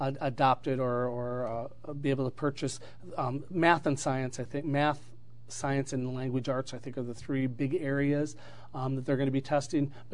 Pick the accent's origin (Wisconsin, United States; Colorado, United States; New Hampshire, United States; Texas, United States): Wisconsin, United States; Minong; Where I grew up in Minong, the only choice we have really is a virtual online or our public school, K-12 public school.